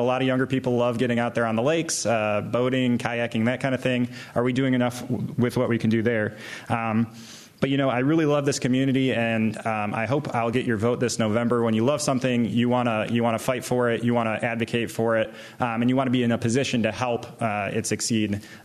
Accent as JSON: {"language": "English", "town": "Portage", "country": "United States", "tie": "born or raised there", "also_born_or_lived": "Chicago, United States", "said": "So I was born and raised in Portage, and my wife and I moved back here about 4 years ago from Chicago, and we plan to be here a really long time."}